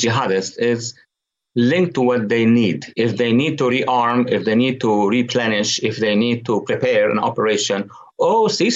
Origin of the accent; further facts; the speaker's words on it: Lebanon; I was born and raised in Lebanon, and it was during the War of Lebanon.